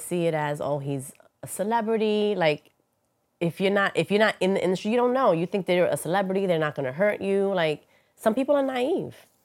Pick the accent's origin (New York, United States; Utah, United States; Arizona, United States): New York, United States; Bronx; I'm from the Bronx too.